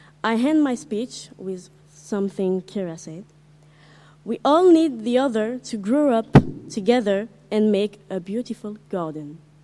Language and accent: French; Comoros; Je viens des Comores.